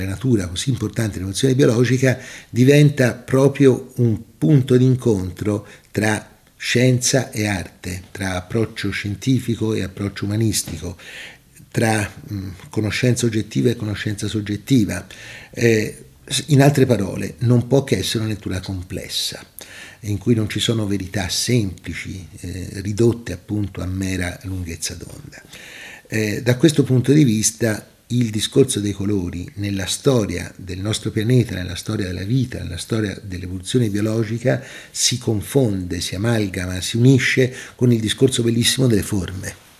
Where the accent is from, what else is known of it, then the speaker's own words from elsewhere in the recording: Tuscany, Italy; accent: Sienese; ma certamente non parlerà con mio accento senese